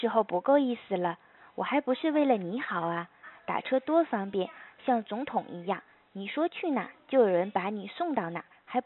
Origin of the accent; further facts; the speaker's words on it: Northeast China, China; 哦，我是东北人，但是有的需要儿化的音也得儿化。